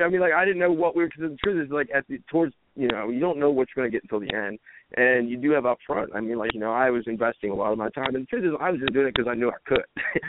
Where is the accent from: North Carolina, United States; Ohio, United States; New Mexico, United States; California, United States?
Ohio, United States; Dayton; also born or lived in St. Clairsville, United States; I lived in Dayton, Ohio. I grew up in Dayton, Ohio.